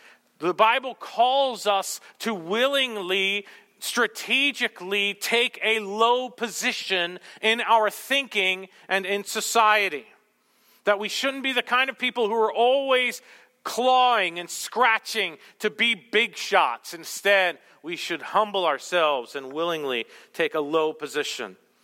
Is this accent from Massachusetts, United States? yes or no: no; Montana, United States; also born or lived in New Jersey; I spent most of my childhood in southeastern Montana. I was born in New Jersey, and then when I was about 9, I moved to southeastern Montana.